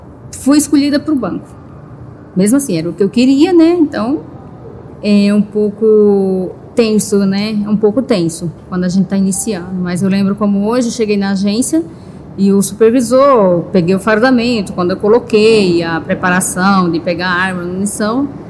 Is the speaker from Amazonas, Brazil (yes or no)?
no; Araripina, Pernambuco, Brazil; born there; eu nasci em Pernambuco, em Araripina.